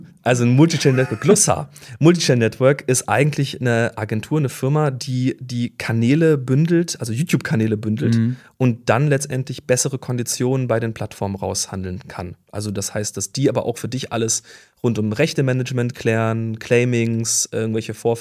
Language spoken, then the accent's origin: German; Bonn, North Rhine-Westphalia, Germany; born there; now in Berlin, Germany; Ich bin seit 25 Jahren in Berlin, aber ich bin eigentlich geboren in Bonn und ja, Tannbusch … wenn du zuguckst. Ich weiß, wie es ist, ich hatte auch die gleiche Vorwahl, aber auch Tscheche. Also irgendwie so ein bisschen Migrationshintergrund, aber auch sehr deutsch.